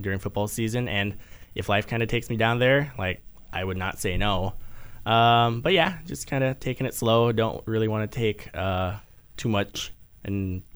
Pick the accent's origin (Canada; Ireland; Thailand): Thailand; also born or lived in Hong Kong; So we moved to Thailand because that's just kind of where my mom's family were at.